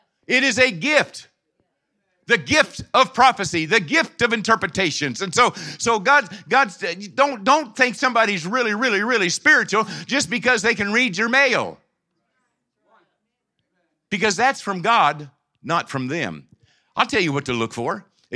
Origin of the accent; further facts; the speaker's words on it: Arkansas, United States; I was raised in Arkansas. Gary, we're going back to Arkansas real soon.